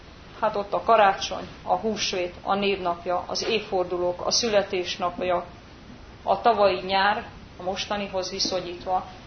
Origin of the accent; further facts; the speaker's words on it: Budapest, Hungary; hát bár pesti gyerek vagyok